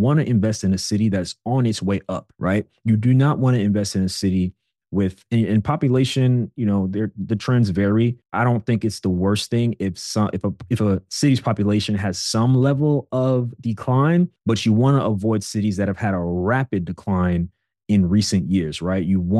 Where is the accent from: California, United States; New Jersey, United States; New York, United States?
New York, United States; Brooklyn; I'm from Brooklyn originally, and it felt like overnight there were bike lanes all over the city.